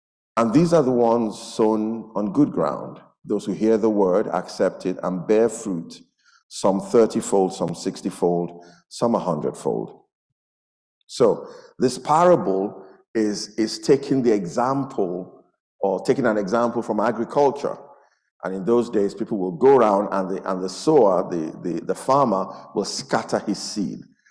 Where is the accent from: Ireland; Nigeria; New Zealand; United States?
Nigeria; I come from Nigeria.